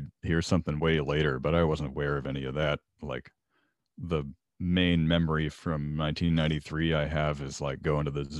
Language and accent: English; Waco, Texas, United States; I'm from Waco, Texas, exactly halfway between Dallas and Austin.